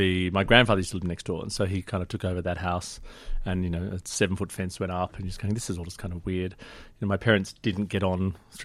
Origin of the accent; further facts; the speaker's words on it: Sydney, New South Wales, Australia; also born or lived in United Kingdom; So I was born in Sydney and then dragged away to the UK until I was five, really.